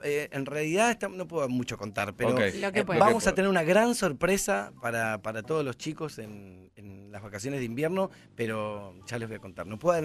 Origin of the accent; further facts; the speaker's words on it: Argentina; accent: Argentine; por ser argentino, una de las cosas que nos pasa a nosotros como argentinos cuando salimos para conquistar todo Latinoamérica es nos acepto. Bueno, nosotros tenemos un acento muy como medio como fanfarrón, medio canchero.